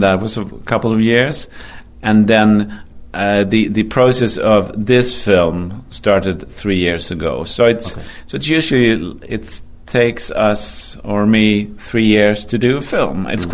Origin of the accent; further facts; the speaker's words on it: Sweden; English is a second language; because he's from my hometown. And we all in Sweden have a relation to Zlatan.